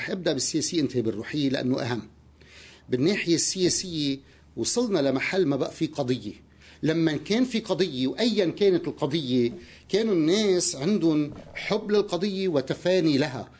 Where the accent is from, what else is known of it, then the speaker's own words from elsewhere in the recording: Beirut, Beirut Governorate, Lebanon; يعني إحنا أولاد بيروت